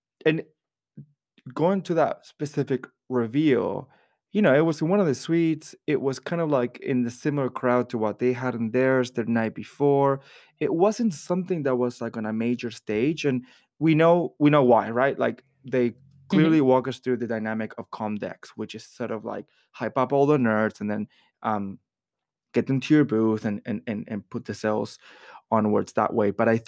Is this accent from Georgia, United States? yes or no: no; Florida, United States; And I grew up in Florida and I have walked down exhibition halls after exhibition halls of the most random things you can think of.